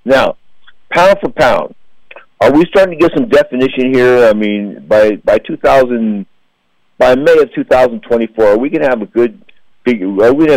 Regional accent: San Francisco, California, United States; I'm from San Francisco, but I want to talk about the project.

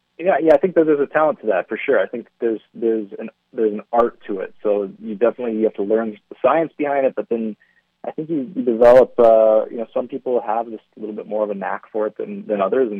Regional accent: Bismarck, North Dakota, United States; born there; I was born in Bismarck, which is kind of right in the middle of the state.

